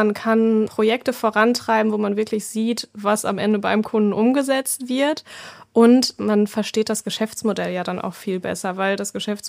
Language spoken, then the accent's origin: German; Paderborn, North Rhine-Westphalia, Germany; ich bin 32 Jahre alt, komme gebürtig aus Paderborn und lebe da auch.